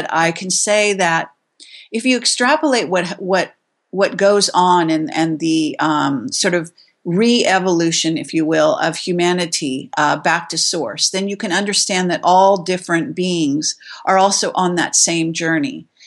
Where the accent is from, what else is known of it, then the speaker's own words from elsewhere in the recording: California, United States; But I also grew up in Northern California, and I was born in Moffett Field